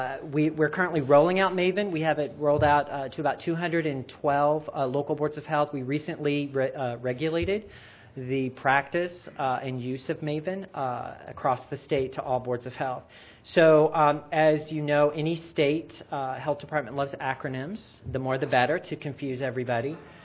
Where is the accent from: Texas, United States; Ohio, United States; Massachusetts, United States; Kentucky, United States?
Massachusetts, United States; I'm from Massachusetts